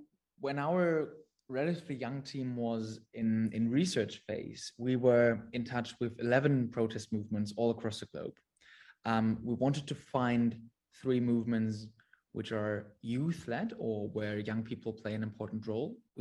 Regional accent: Germany; now in London, United Kingdom; I'm a film director. I'm currently based in London. I'm originally from Germany.

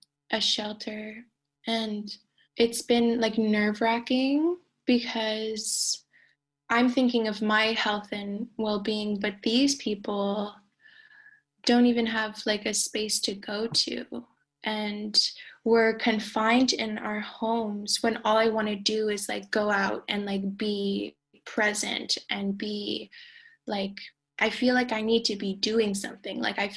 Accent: Canada; first language Inuktitut; learning my language, Inuktitut, my mother tongue. I used to speak Inuktitut when I was a little girl, and I lost a lot of it on the way.

